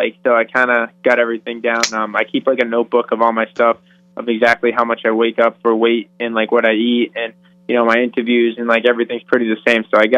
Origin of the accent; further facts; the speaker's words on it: Peabody, Massachusetts, United States; growing up in Boston, where I grew up in Peabody, Massachusetts